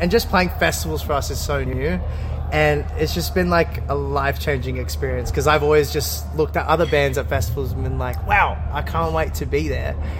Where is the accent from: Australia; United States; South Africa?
Australia; like we're Australian and we thought we'd have more Australian fans